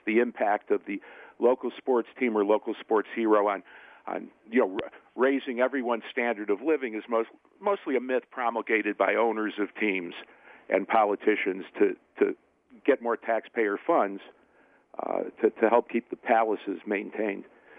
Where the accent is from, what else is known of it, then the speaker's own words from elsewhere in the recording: Cleveland, Ohio, United States; We go to a diner in East Newark, and the server says, finds out we're from Cleveland and says, you know, I feel sorry for you.